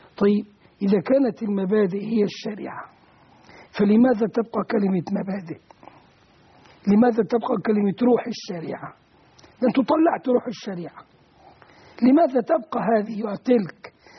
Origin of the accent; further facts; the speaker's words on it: Egypt; نحن كمصريين